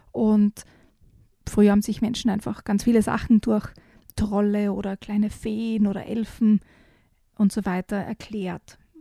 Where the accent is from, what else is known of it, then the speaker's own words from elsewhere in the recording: Styria, Austria; Und ich bin ja mit Sagen in der Steiermark quasi aufgewachsen.